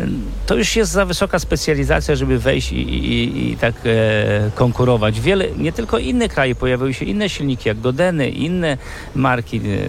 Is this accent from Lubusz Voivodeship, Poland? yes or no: yes; Gorzów Wielkopolski, Lubusz Voivodeship, Poland; Trochę po kraju wędrowałem, ale zawsze, gdzie nie byłem, to mówiłem, że jestem stąd, czyli z Gorzowa Wielkopolskiego i byłem zawsze z tego dumny.